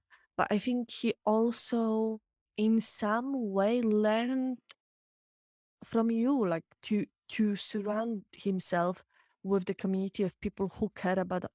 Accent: Poland; English is a second language; because I was raised in Poland

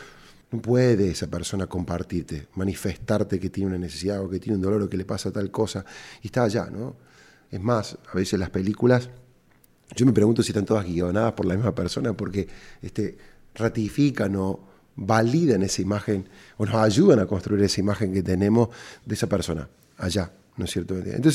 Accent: Córdoba, Argentina; cordobés y emprendedor.

